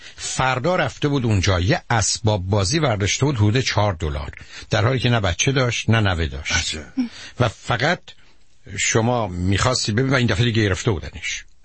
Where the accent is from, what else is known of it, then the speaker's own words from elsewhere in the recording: Iran; moved away; 36 سال اینجا زندگی میکنم، حرکت میکنم، چون من شهر رو میشناسم فکر کنم شهر رو منو میشناسه. بنابراین ما که از ایران آمدیم